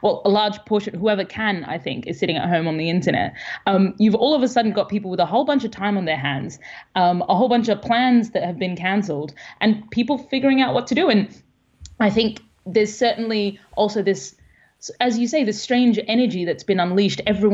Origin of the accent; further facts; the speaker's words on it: Australia; I grew up in Australia, so a huge bunch of my friends are in Australia